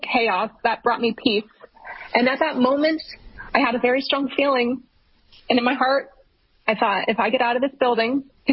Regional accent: Texas, United States; one thing that I loved about growing up in Texas and running track in Texas

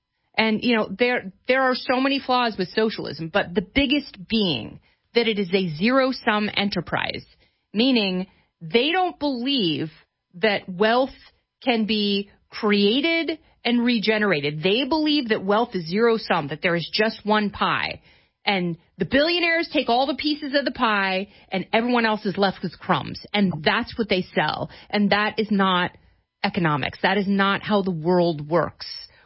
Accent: Portland, Oregon, United States; Growing up in Portland

